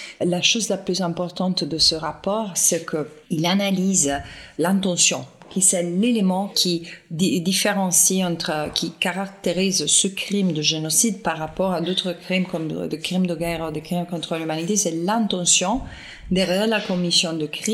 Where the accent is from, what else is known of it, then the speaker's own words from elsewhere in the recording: Southern Italy, Italy; French is a second language; Moi, je viens d'une terre, moi, je viens de sud de l'Italie, une terre qui est quand même brisée par la présence d'une crime historique